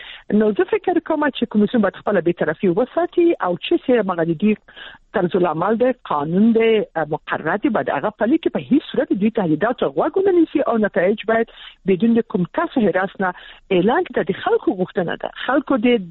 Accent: Kabul, Afghanistan; موږ د کابل خلکو جګ تلفات تقریبا 1 لک شاوخوا ورکړ

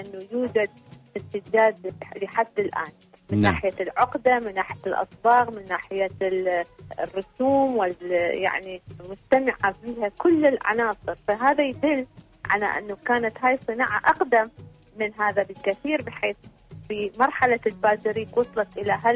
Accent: Iraq; عندنا في العراق المناخ الجاف الحار

